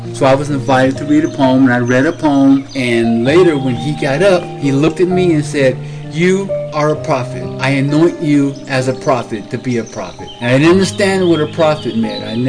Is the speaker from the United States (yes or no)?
yes; Colorado, United States; I'm born and raised in Colorado, and I've been writing poetry since I was about 14.